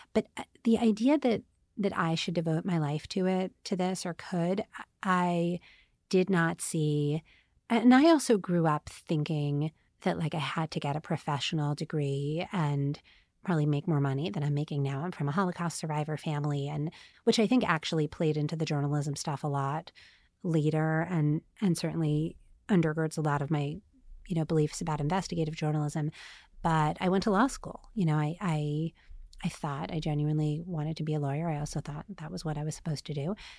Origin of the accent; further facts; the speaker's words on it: Staten Island, New York, United States; also born or lived in Queens / New Jersey; Okay, so I grew up like totally like Bridge and Tunnel, New York, before it was cool. I'm from Staten Island and Queens and New Jersey.